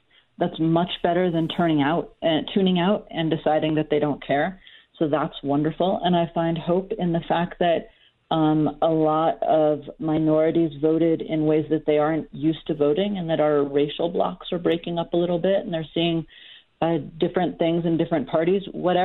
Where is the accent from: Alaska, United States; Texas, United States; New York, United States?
Alaska, United States; Fairbanks; now in Washington, D.C., United States; But I come from Fairbanks, Alaska, and one of the things that I realized when I moved to Washington, D.C., was just how different life is when you live in a rural area than a city